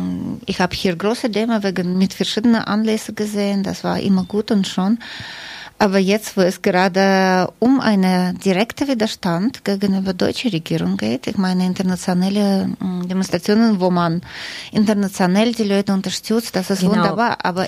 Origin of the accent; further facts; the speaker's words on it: Russia; German is a second language; ich habe als Russin sehr oft gehört